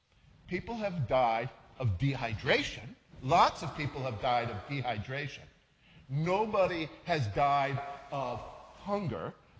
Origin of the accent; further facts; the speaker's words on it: Chicago, Illinois, United States; Now, the irony here is this. I'm from Chicago, right?